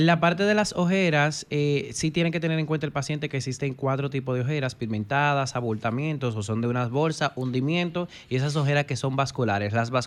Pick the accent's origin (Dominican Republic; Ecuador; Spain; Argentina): Dominican Republic; La Romana; Ay, yo soy de La Romana.